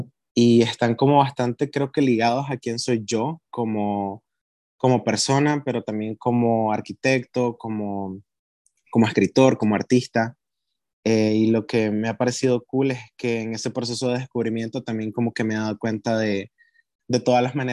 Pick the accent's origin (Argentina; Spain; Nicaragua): Nicaragua; now in United States; crecí en Nicaragua, vine a los Estados Unidos en 2018